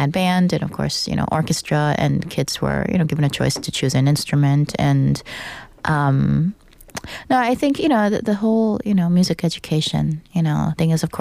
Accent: Philadelphia, Pennsylvania, United States; I was born in Philadelphia. I always lived in Philly, you know, even when I was at Juilliard, you know. I mean, home was always Philly.

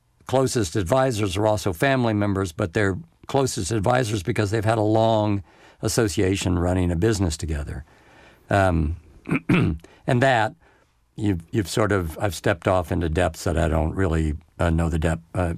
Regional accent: Texas, United States; I'm from Texas.

